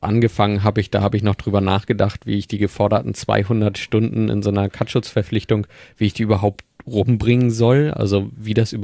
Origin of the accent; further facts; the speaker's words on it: Hamburg, Germany; Du bist nicht aus Hamburg, ich bin aus Hamburg, wir sind beide in Hamburg.